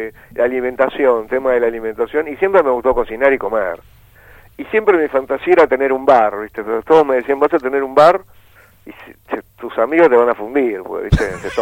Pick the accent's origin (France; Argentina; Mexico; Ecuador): France; Occitania; yo soy de una Francia media, nosotros somos de cerca de Albi, ¿no? Es el Languedoc. Que es un lugar que fue muy influenciado, digamos, por la cultura romana, pero también griega, fenicia, judía, sarracena